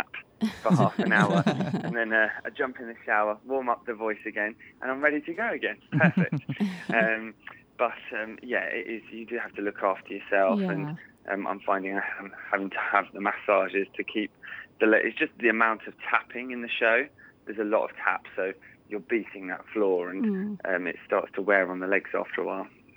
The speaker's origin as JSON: {"language": "English", "region": "South East England", "country": "United Kingdom", "lives_now": "Bedford, United Kingdom", "said": "I'm originally from Kent, but I live in Bedford."}